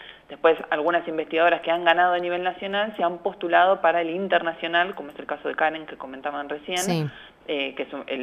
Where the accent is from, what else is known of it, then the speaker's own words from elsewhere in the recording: Mar del Plata, Buenos Aires Province, Argentina; Yo soy de Mar del Plata. Nací y criada en Mar del Plata.